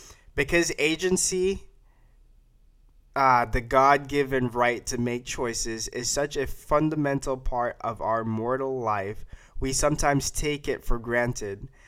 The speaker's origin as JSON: {"language": "English", "country": "Belize", "said": "Star likes to just expose me, you know, because I'm from Belize. Belizeans never get sick."}